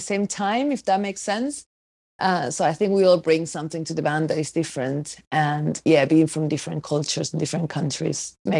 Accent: Uruguay; Yes, I am from Uruguay.

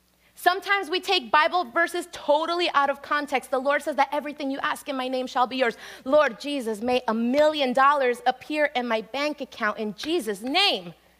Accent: New Jersey, United States; growing up in New Jersey is rough, right, with the driving.

